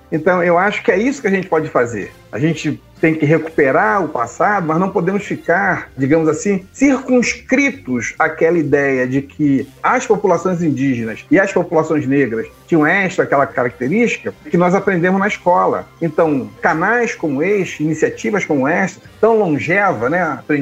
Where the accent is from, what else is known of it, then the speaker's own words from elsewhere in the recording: Rio de Janeiro, Brazil; born there; also born or lived in Mato Grosso; Eu nasci no Rio de Janeiro. Eu só fui conhecer os atrativos turísticos do Rio de Janeiro quando eu mudei para o Mato Grosso.